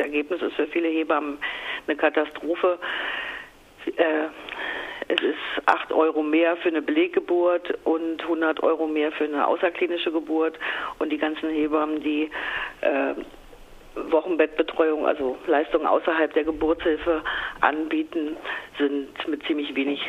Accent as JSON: {"language": "German", "town": "Potsdam", "region": "Brandenburg", "country": "Germany", "said": "Genau, ich komme aus Potsdam"}